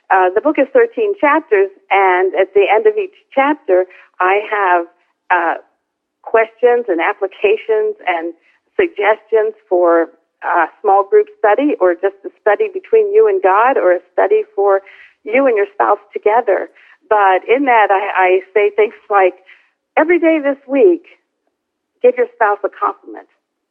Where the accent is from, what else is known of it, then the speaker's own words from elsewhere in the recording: Pennsylvania, United States; I was raised in Pennsylvania.